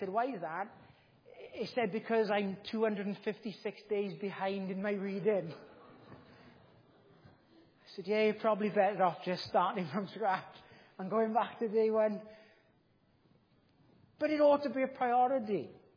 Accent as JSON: {"language": "English", "region": "Wales", "country": "United Kingdom", "said": "I'm from Llanfair Ardre. We didn't go up into the valleys, even though that's where Dad's family were from. We emigrated."}